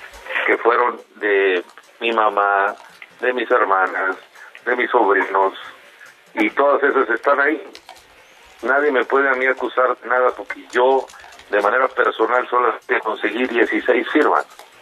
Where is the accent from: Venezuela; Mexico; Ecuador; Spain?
Mexico; hacerme valer de la prerrogativa que tengo como mexicano de defenderme